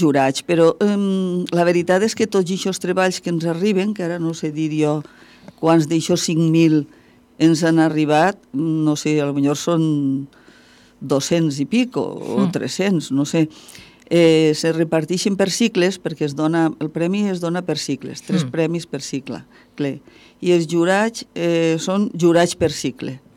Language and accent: Catalan; Vila-real, Valencian Community, Spain; Jo sóc de Vila-real i, clar...